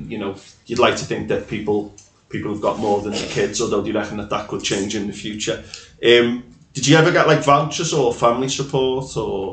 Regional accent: Bootle, North West England, United Kingdom; also born or lived in Stoke; because I was brought up in Bootle. I went to university at Stoke.

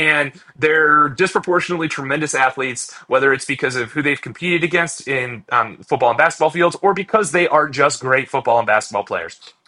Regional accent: Cleveland, Ohio, United States; So I grew up in Cleveland, Ohio. And when I moved, I went to college in Baltimore.

